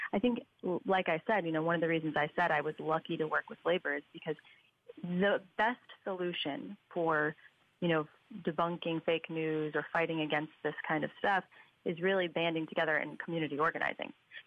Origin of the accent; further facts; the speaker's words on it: Chicago, Illinois, United States; So a good example, I'm from Chicago.